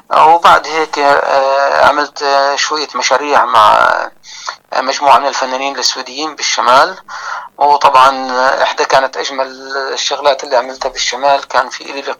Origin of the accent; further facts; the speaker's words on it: Palestine; also born or lived in Syria; أنا فلسطيني قادم من سوريا، بالأصل أنا من قرية الطنطورة اللي هي قضاء حيفا، اللي تم تدميره ومحوه بالكامل عام 1948.